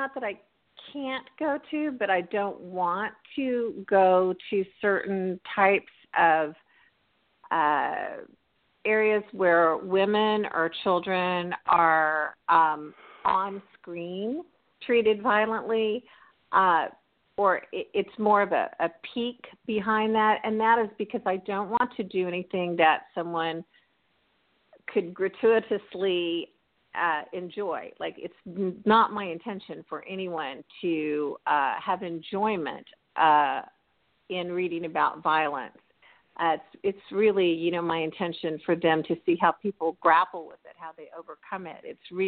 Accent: Arizona, United States; is an Arizona treat, and I am from Arizona, so it was regional.

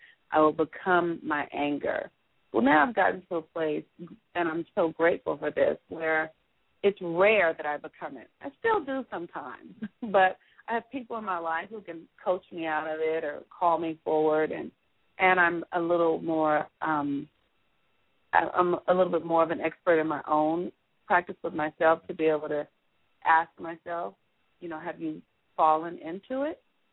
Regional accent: United States; my life as an American, as a woman, as a Black woman, as a parent

